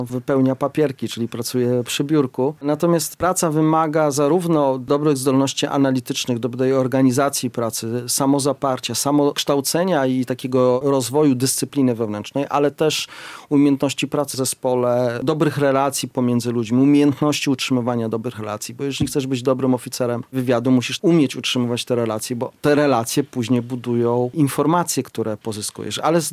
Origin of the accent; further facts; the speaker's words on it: Białystok, Podlaskie Voivodeship, Poland; tu jest mój region, stąd pochodzę, z Białegostoku i tu się wychowałem. Czuję się związany emocjonalnie z tym obszarem, chociaż już nie mieszkam, natomiast pracuję tutaj, wykładam na uniwersytecie i czuję się właśnie związany z Podlasiem, szczególnie z Białymstokiem.